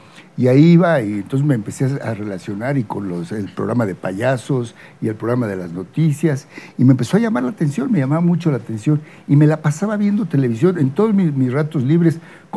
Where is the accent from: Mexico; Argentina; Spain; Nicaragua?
Mexico; Guadalajara, Jalisco; born there; Pues, nací en Guadalajara.